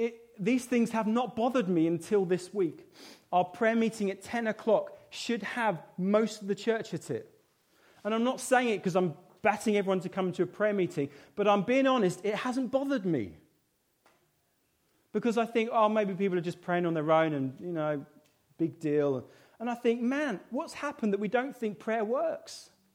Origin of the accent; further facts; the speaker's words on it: United Kingdom; because I'm British and I don't like anyone, you know, hearing what I'm doing